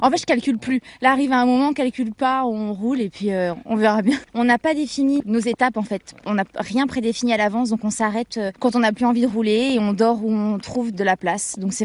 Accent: Paris, Île-de-France, France; On vient de Paris

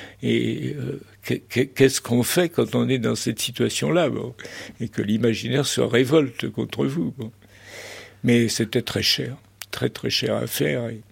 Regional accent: Brittany, France; quand on est un petit breton, oui, on dirait, arrière-petit-fils de fermier et de paysan vannetais

